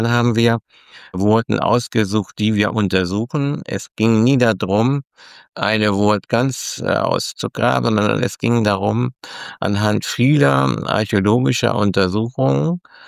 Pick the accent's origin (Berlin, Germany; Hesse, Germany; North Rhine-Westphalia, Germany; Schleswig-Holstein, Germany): Schleswig-Holstein, Germany; Flensburg; Ich bin aber ein Kind der Ostseeküste. Ich komme ja aus Flensburg und liebe natürlich meine Heimatstadt sehr.